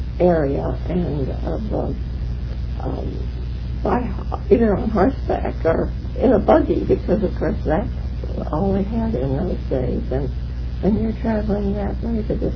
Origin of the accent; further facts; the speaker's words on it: Visalia, California, United States; born there; I was born in Visalia, California.